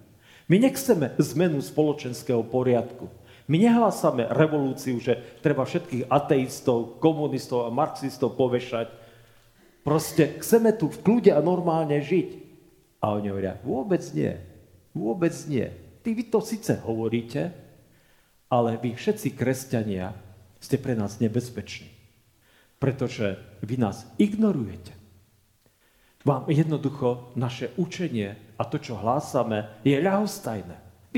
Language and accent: Slovak; Košice, Košice Region, Slovakia; Keď som vyrastal v Košiciach na mládeži